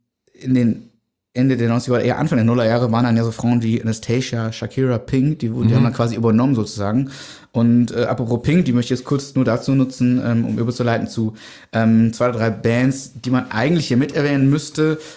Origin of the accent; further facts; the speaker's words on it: North Rhine-Westphalia, Germany; Also ich bin am Niederrhein groß geworden, da gab es Antenne Niederrhein.